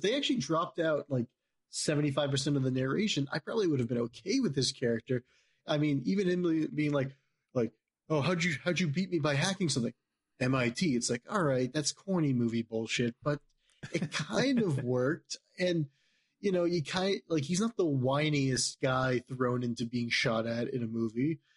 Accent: Texas, United States; I'm a Texan, and I should be able to pronounce this word, but I can't.

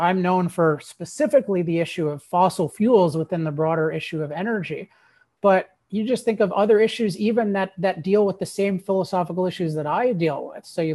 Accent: Maryland, United States; I lived in Maryland, or I grew up in Maryland, and you know, I just listened to those things all the time.

